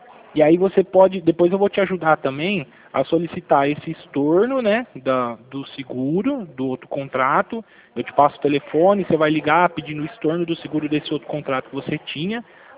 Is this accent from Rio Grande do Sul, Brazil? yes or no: no; Americana, São Paulo, Brazil; eu sou daqui de Americana.